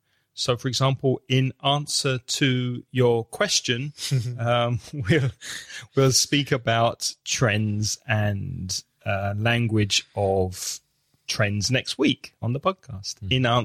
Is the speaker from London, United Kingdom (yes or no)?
yes; London, United Kingdom; I think the drinking age when I was growing up in London was 16.